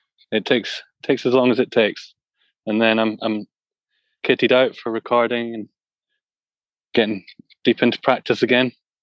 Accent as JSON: {"language": "English", "town": "Glasgow", "region": "Scotland", "country": "United Kingdom", "tie": "born or raised there", "said": "I'm from Glasgow, kind of grew up playing around Glasgow. I'm a drummer."}